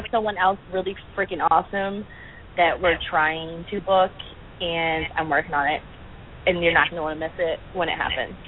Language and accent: English; Georgia, United States; And it's great because nobody ever believes I'm from Georgia. What? You're from Georgia? Yes, I am.